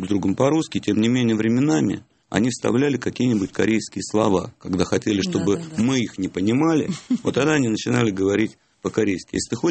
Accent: Moscow, Russia; born there; Я уже родился после войны в Москве. Так же, как и Анита, я родился в Москве

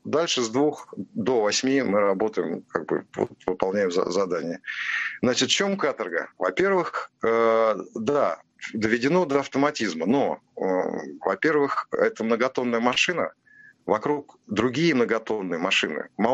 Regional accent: Moscow, Russia; мне в силу того, что я москвич, что мне много лет

